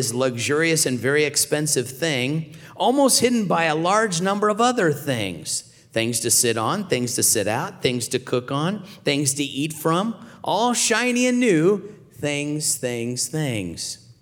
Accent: Texas, United States; I mean, I'm from Texas. Everything is big in Texas.

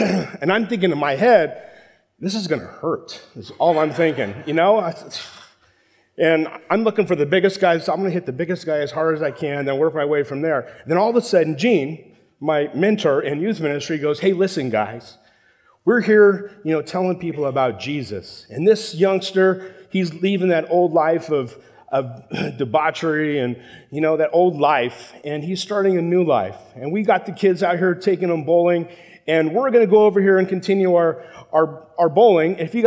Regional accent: Los Angeles, California, United States; And I'm from South LA area, and so life is a little different there than it is here.

